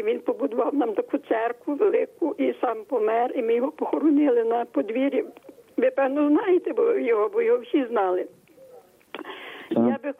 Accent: Lviv, Lviv Oblast, Ukraine; я з Лівандовки, з церкви Вознесіння

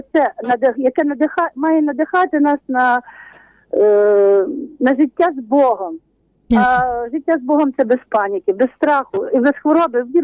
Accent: Ivano-Frankivsk Oblast, Ukraine; я з Косівського району.

